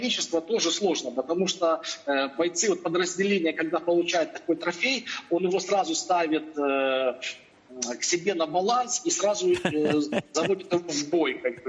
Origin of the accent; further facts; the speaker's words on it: Boryspil, Kyiv Oblast, Ukraine; now in Kyiv, Ukraine; Ну, я сам родом из Киевской области, из Борисполя, но в Киеве много лет.